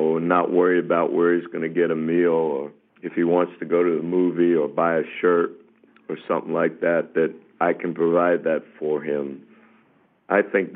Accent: New York, United States; Growing up in New York like I did, the NIT was huge when I was a young boy.

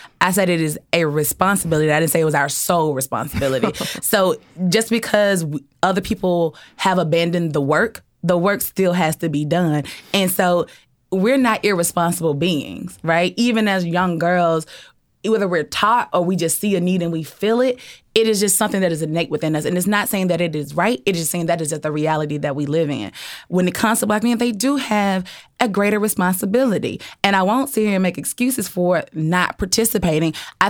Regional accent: Mississippi, United States; I'm from the South, like the deep red South.

